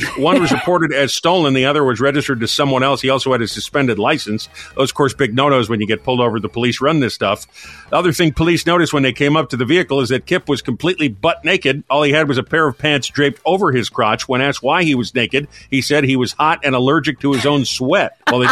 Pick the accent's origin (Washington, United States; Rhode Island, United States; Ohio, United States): Rhode Island, United States; Let's head up to my home state of Rhode Island.